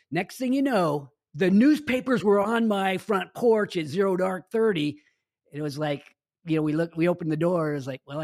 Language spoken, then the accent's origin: English; Roseville, California, United States; now in Loomis, United States; Yeah, I grew up in Roseville and I live in Loomis today, so I haven't gone too far.